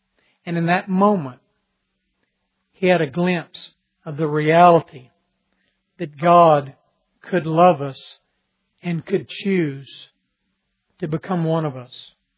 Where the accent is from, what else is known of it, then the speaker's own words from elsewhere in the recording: Texas, United States; I have vivid memories of Christmas time growing up in West Texas.